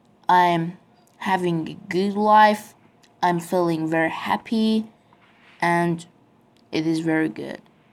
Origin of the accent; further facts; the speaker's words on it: Semnan, Iran; born there; English is a second language; I was born in Semnan. I like Semnan because Semnan has a very, very hot summer and it rains sometimes and it never snowing